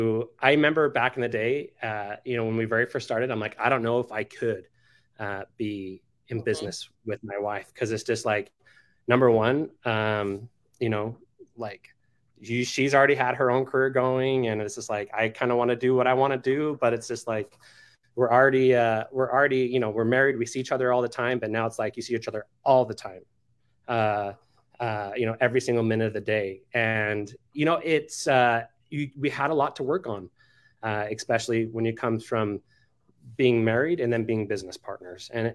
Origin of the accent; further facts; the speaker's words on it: Utah, United States; We are from Utah, live in Utah.